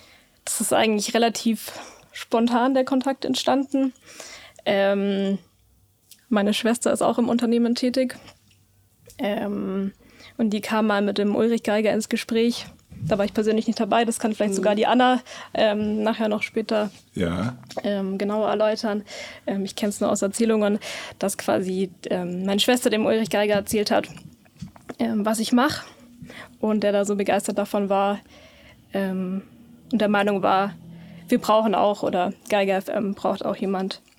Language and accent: German; Memmingen, Bavaria, Germany; also ich komme ursprünglich aus Memmingen. Von dem her bin ich tatsächlich gependelt nach Ulm